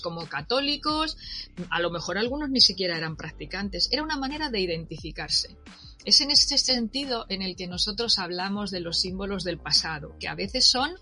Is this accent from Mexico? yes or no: no; Andalusia, Spain; yo soy andaluza. Cuando yo era pequeña, todas las casas había, pues a la puerta, un crucifijo.